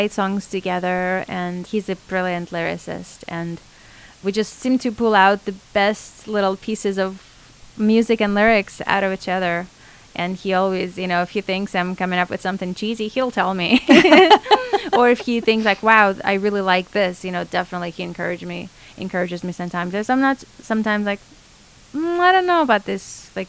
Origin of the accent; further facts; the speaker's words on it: Moscow, Russia; And I grew up in Russia, in Moscow.